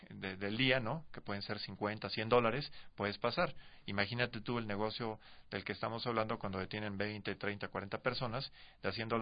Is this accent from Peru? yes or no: no; Mexico; como mexicanos deberíamos estar sumamente indignados y sumamente preocupados